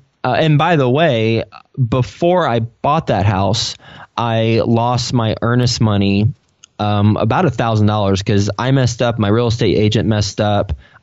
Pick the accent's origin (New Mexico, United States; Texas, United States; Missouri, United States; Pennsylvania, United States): Texas, United States; also born or lived in New York City; I'm originally from Texas, but moved straight from New York City to Texas. From Texas to New York City.